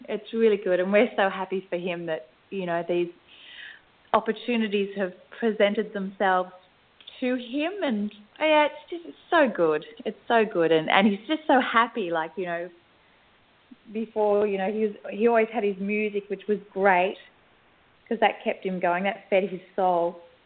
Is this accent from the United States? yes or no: no; Australia; We're from Australia, you know.